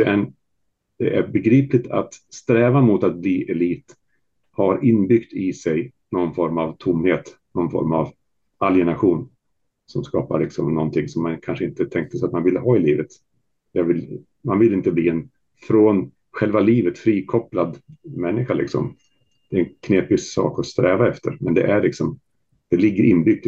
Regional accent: Västmanland County, Sweden; jag är uppväxt i Västmanland där det är ett, så att säga, ett lantbruket mer liknar Belgien än vad det gör i Jämtland

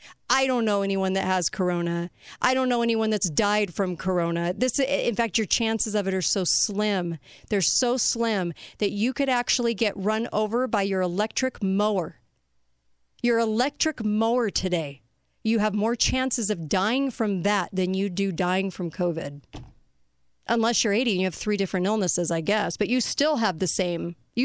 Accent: United States; I'm an American.

